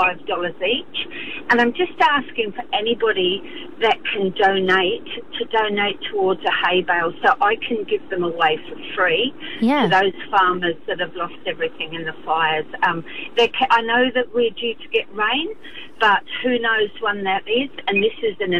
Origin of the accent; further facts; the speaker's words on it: England, United Kingdom; I was brought up in England many years ago